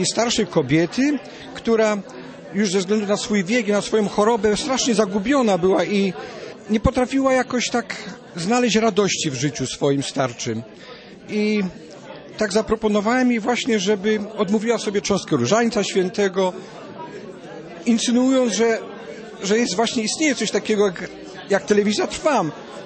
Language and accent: Polish; Düsseldorf, North Rhine-Westphalia, Germany; pochodzę z Düsseldorfu.